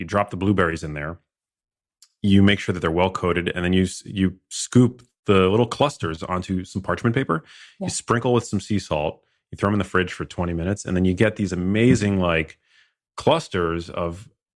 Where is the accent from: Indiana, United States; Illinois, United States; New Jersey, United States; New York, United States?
New York, United States; New York City; because I grew up in New York City, as I mentioned, and I went to school in Miami.